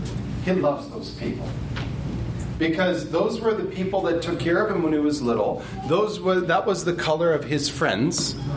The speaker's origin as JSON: {"language": "English", "country": "Guatemala", "tie": "born or raised there", "also_born_or_lived": "North America", "said": "So I grew up in Guatemala, but I feel like there are so many things that make sense to me because of the incredible gift I've been given of growing up in Central America and also North America"}